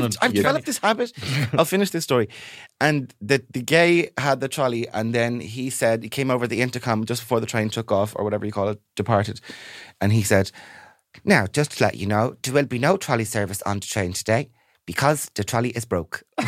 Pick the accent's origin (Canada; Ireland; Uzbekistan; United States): Ireland; Dublin, Leinster; And I was like, "No, I have literally Dublin for generations. Like, my parents are Dublin, their parents are Dublin, and I'm nearly 100% sure their parents are Dublin."